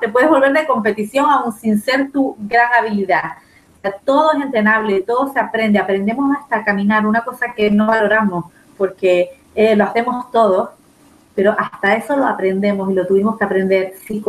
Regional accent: Spain; dormí una pequeña siesta como buena española.

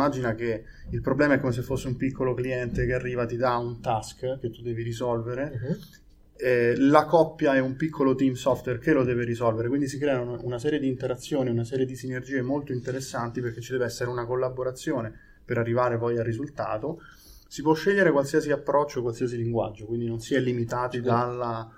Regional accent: Rome, Lazio, Italy; now in Modena, Italy; Io sono di Roma, però sono di base qui in zona da appunto 8 anni e mezzo.

